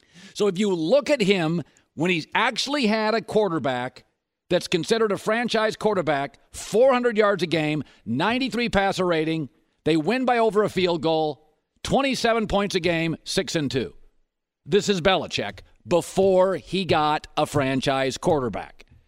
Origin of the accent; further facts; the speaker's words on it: Seattle, Washington, United States; I try not to be a homer because I'm from Seattle.